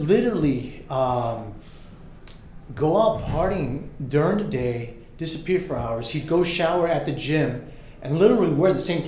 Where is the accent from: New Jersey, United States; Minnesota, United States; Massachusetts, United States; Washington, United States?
New Jersey, United States; Newark; I grew up in Newark, so all that pill stuff, not interested in.